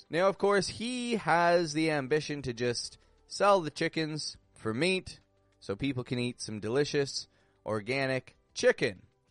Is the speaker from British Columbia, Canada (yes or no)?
no; Toronto, Ontario, Canada; also born or lived in Mexico; I'm from Toronto, from Canada. Currently back up in Canada for this fine summer.